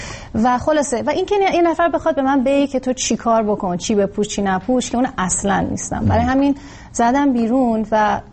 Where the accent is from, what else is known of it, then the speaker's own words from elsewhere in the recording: Iran; الان ما توی خانواده خیلی هنری بزرگ شدیم در ایران